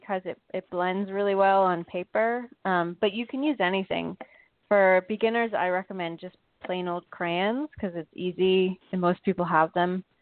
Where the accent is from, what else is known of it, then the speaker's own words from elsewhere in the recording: Connecticut, United States; I'm also from Connecticut.